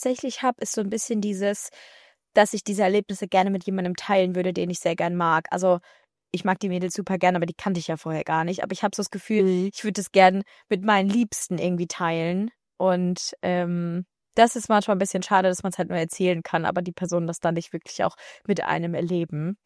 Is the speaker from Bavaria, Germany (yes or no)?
no; Düsseldorf, North Rhine-Westphalia, Germany; Ich, so, ich komme aus